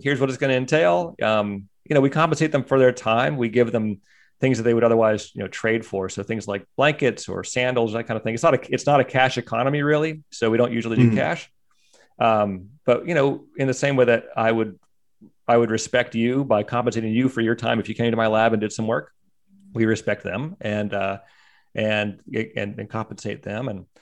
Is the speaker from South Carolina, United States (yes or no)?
no; Pennsylvania, United States; I grew up in Pennsylvania. We had a number of communities there.